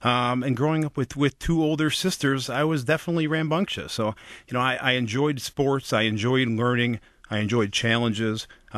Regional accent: Bloomfield Hills, Michigan, United States; So I grew up in Bloomfield Hills.

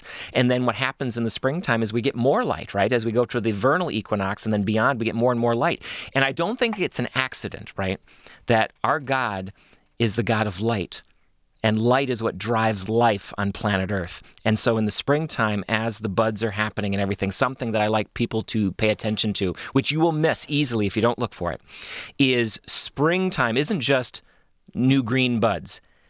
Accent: Michigan, United States; also born or lived in Kentucky; one of the things that I absolutely adore about being from the state of Michigan and growing up in Michigan is the fall color we have here.

